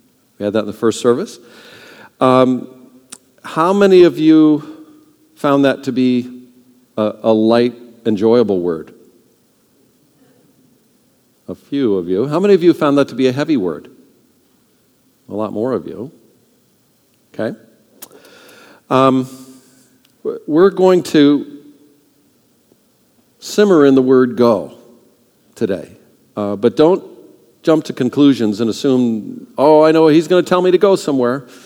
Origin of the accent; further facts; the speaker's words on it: Altadena, California, United States; So some of you know this, but I grew up in Altadena. So I'm a local, I'm a native.